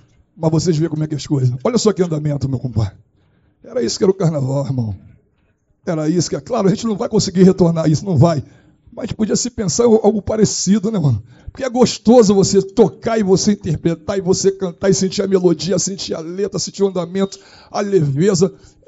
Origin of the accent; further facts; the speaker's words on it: Rio de Janeiro, Brazil; Eu sou cria do Morro do Bugiugue, 55 anos de Ilha do Governador